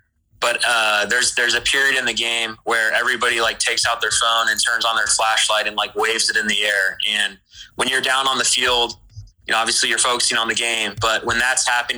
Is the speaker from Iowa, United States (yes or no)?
no; Kansas City, Missouri, United States; In terms of the barbecue, that's a sensitive subject for me, 'cause I'm coming from Kansas City